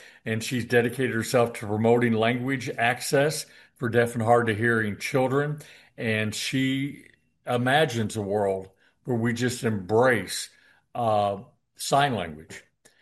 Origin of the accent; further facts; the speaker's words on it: Illinois, United States; now in Houston, United States; I'm from Southern Illinois, born and raised